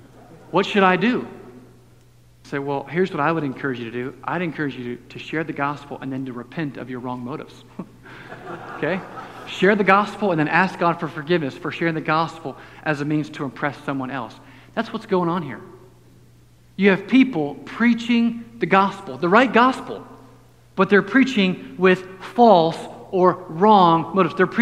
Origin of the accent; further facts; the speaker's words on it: Columbus, Mississippi, United States; born there; Oh, you were born in Mississippi. Where? I was born in Jackson. My mom said … you're not born in Jackson. You were born in Columbus.